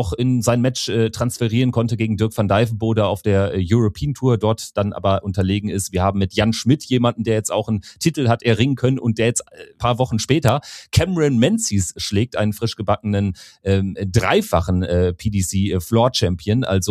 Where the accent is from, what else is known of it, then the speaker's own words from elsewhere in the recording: Bavaria, Germany; Das heißt, theoretisch kann ich als Oberbayer in Österreich Turniere spielen